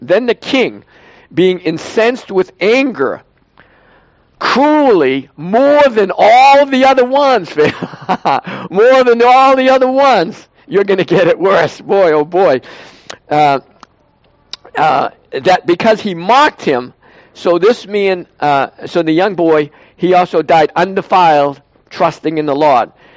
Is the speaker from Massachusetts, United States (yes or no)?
yes; Boston, Massachusetts, United States; And I'm from Boston.